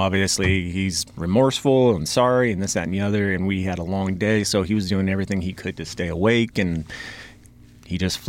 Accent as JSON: {"language": "English", "region": "California", "country": "United States", "said": "I mean, I'm originally from California, so I know I have a little bit of background in California."}